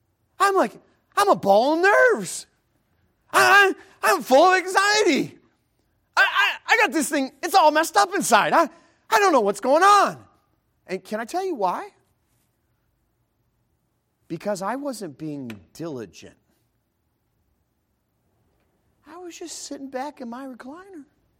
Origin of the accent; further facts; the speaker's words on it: Chicago, Illinois, United States; I'm from Chicago. We don't love everybody.